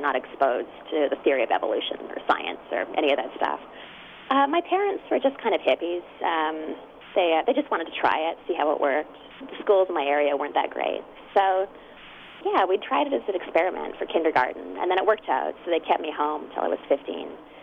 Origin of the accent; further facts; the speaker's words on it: Western Canada, Canada; when I was a kid growing up in Western Canada, we got two TV stations.